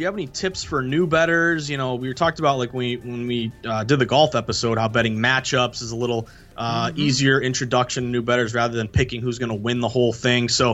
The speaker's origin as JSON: {"language": "English", "region": "New England", "country": "United States", "said": "I'm from New England, and in the summer, all my boys, we get together, we spend a day at Saratoga betting all the ponies"}